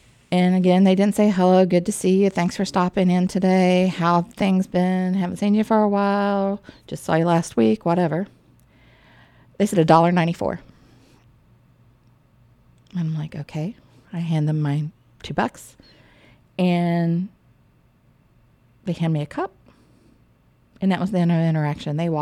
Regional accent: West Virginia, United States; I grew up in West Virginia, and it was a mix of farming community and, you know, retail and just normal business. We grew up near the Capitol

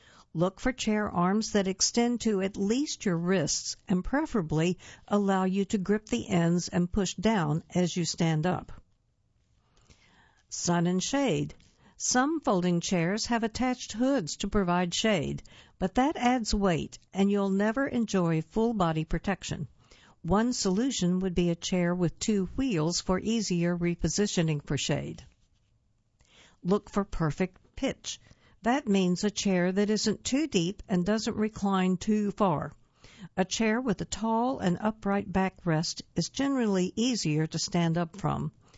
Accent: Largo, Florida, United States; I chose to document an old cinema near my hometown of Largo, Florida.

